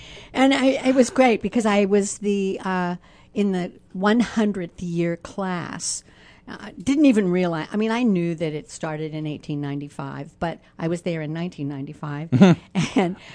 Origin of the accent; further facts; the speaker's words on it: Pennsylvania, United States; also born or lived in California; I'm originally from Pennsylvania. Near Pittsburgh, Pennsylvania, but spent most of my life in California.